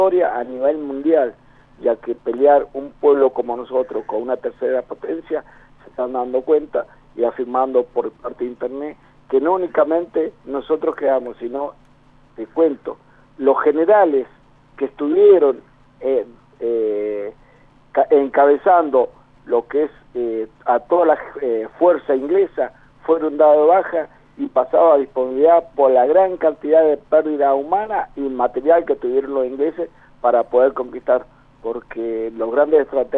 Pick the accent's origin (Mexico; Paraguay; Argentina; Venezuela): Argentina; San Juan; Soy sanjuanino, en el año 1981 me fui a la Escuela Suboficial de Sargento Cabral